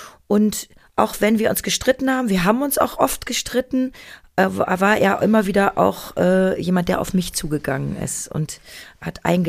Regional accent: Münster, North Rhine-Westphalia, Germany; born there; Das war in Münster. Mhm. Also ich bin ja auch in Münster geboren und da haben sich meine Eltern noch kennengelernt.

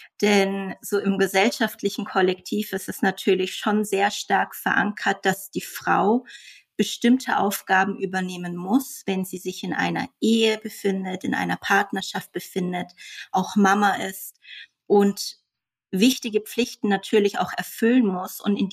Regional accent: Fürth, Bavaria, Germany; also born or lived in Nuremberg; Ich bin in Nürnberg geboren. Meine Eltern haben dann in Fürth ein Haus gebaut und da bin ich auch zur Schule gegangen.

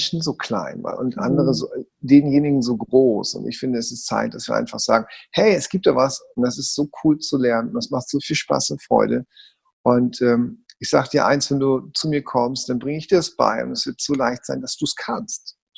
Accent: Hamburg, Germany; ich bin evangelisch, weil es halt so von früher war in Hamburg, ne? Ich bin ein Hamburger Jung.

